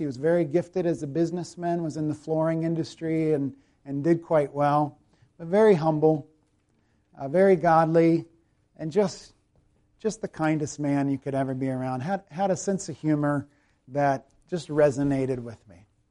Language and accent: English; South Carolina, United States; accent: Southern; No, I'm from South Carolina. And it's, I could hear a little bit of it, but. But I've gotten some feedback that most people like it. I like that Southern accent. So, well, I'm stuck with it